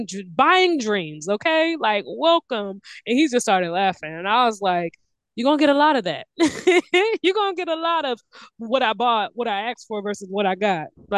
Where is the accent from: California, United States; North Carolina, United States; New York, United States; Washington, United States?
Washington, United States; I grew up in Washington. There wasn't a black culture.